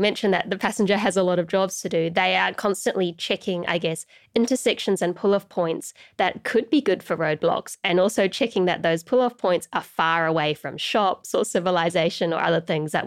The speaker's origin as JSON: {"language": "English", "region": "North Island", "country": "New Zealand", "tie": "born or raised there", "said": "where I grew up in the North Island, there's heaps of just old underground mines and sort of tunnels and rail tunnels"}